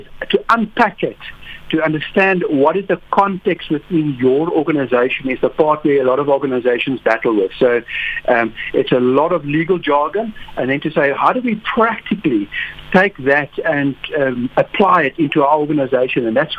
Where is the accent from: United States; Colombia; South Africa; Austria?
South Africa; George, Western Cape